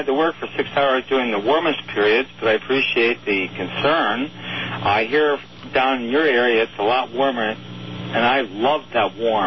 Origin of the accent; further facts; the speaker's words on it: Poultney, Vermont, United States; two great Americans that I grew up with in my hometown of Poultney, Vermont.